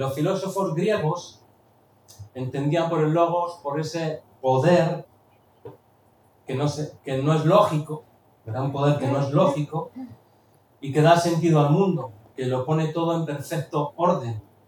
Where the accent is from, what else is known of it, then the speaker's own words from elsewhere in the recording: Spain; born there; Aunque nací en España, pero tengo otros antepasados que no.